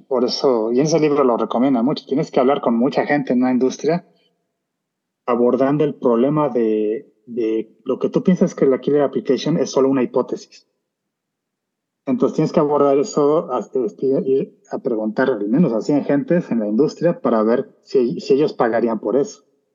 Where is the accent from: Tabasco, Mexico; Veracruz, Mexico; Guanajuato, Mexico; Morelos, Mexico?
Guanajuato, Mexico; yo soy de Guanajuato